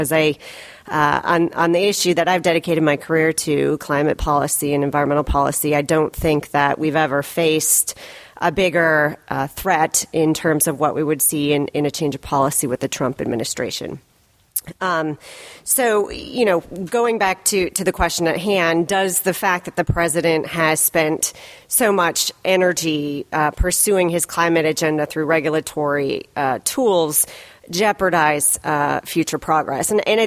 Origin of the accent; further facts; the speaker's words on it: Iowa, United States; in light of all the deaths that have occurred in my home state of Iowa